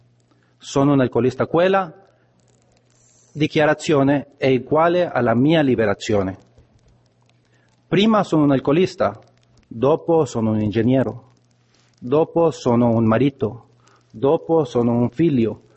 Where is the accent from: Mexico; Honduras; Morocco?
Honduras; Italian is a second language; Sono di Honduras, qui c'è una rappresentazione di Centro America buona